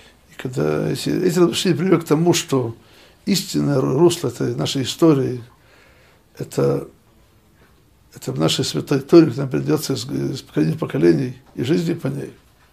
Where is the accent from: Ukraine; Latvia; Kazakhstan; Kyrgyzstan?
Ukraine; Odesa, Odesa Oblast; also born or lived in Voronezh; now in Rostov-on-Don, Russia; Я в Ростове уже живу 41 год. Не так мало. Я родом из Одессы, учился в Воронеже.